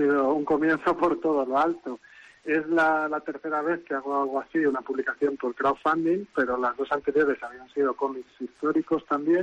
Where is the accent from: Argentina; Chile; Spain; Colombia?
Spain; Palencia, Castile and León; also born or lived in Valladolid; now in Madrid, Spain; luego estuve viviendo por General Mola y luego ya cambié a Valladolid y luego he acabado en Madrid. Pero vamos, soy palentino de infancia y castellano de pura cepa.